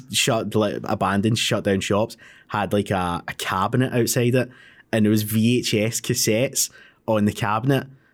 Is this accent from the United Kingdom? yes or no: yes; Glasgow, Scotland, United Kingdom; we grew up in Glasgow